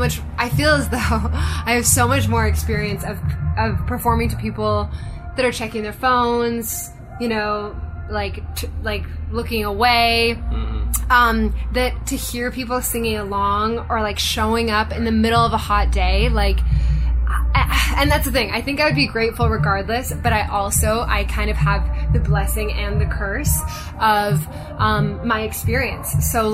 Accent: Japan; born or raised there; also born or lived in London / Hong Kong; now in Los Angeles, United States

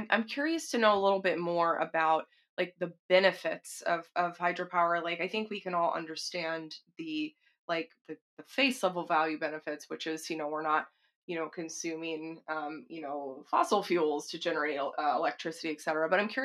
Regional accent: Texas, United States; Well, I'm not sixth generations, but I'm from Texas.

